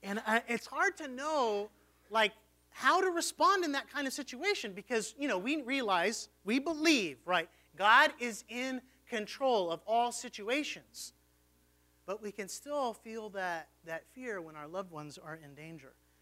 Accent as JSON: {"language": "English", "town": "Houston", "region": "Texas", "country": "United States", "said": "because, you know, I'm from Houston. That's where my parents live."}